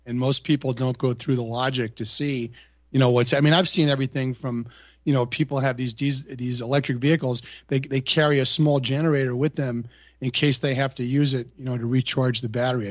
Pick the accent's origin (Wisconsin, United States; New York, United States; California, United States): New York, United States; I mean, I grew up in New York, so, you know, if you had something to say, you wanted to get it out fast.